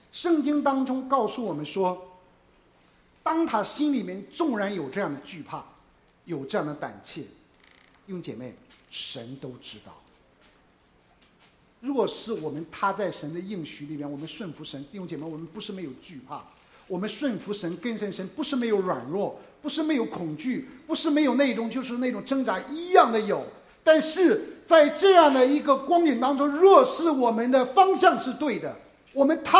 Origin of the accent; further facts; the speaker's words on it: China; now in United States; 尤其我们中国人啊